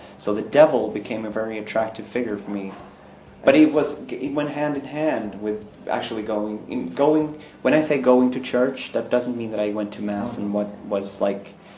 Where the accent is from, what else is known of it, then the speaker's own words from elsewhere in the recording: Sweden; And in my hometown where I grew up, we have an old church. It predates Protestantism in Sweden.